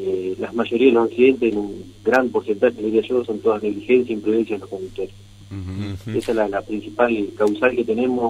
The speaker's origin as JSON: {"language": "Spanish", "town": "Gualeguaychú", "region": "Entre Ríos", "country": "Argentina", "tie": "born or raised there", "said": "Sí, yo soy oriundo de Gualeguaychú."}